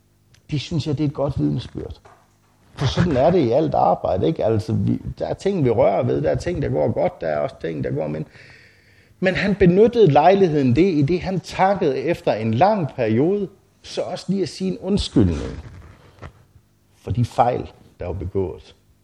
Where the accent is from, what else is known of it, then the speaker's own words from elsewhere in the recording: Hirtshals, North Denmark Region, Denmark; Jeg er Hirsals-dreng, og så havne i Harboøre.